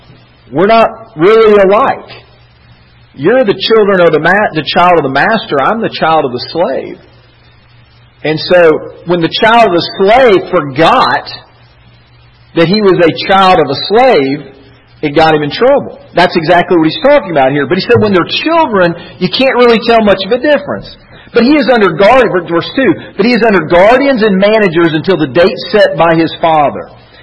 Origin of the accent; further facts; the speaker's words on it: United States; We think of it like the Constitution, because we are American citizens, that we have certain rights, inalienable rights, right?